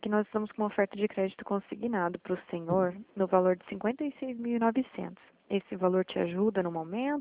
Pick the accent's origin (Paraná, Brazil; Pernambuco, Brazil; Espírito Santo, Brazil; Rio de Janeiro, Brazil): Paraná, Brazil; Foz do Iguaçu; Sim, sou de Foz.